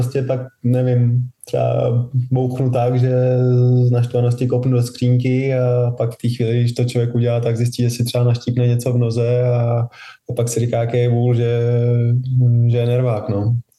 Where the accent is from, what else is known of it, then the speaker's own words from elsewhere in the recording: Nymburk, Central Bohemian Region, Czechia; tak jsem z Nymburka, tam jsem vyrůstal